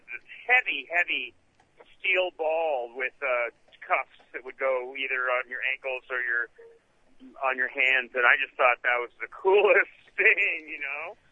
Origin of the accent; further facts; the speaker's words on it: Los Angeles, California, United States; You know, I grew up in Los Angeles, and you just have to drive everywhere.